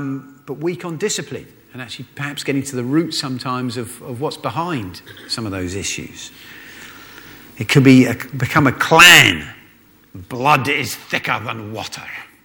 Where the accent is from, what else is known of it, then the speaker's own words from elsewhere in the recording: United Kingdom; In church, because we're British, we don't tend to be able to express ourselves